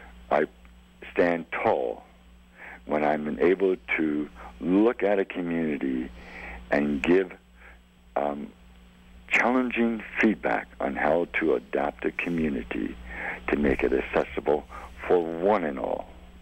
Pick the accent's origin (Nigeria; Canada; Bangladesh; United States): Canada; I'm glad I'm Canadian.